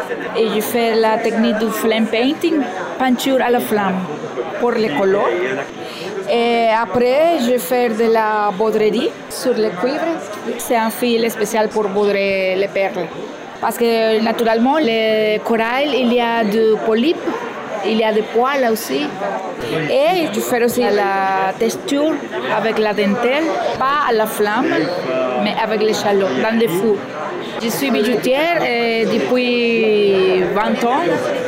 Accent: Venezuela; je suis bijoutière. Je viens du Venezuela

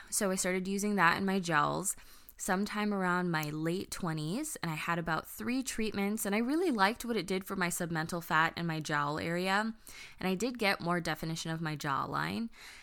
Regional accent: Philippines; I am a naturally rounder face gal and I'm Filipino. And that tends to be our MO.

